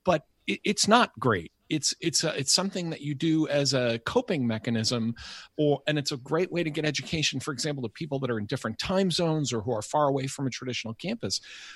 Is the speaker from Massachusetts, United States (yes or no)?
yes; Massachusetts, United States; now in Rhode Island, United States; I am a son of the Commonwealth and born and raised in Massachusetts, I now make my home in Rhode Island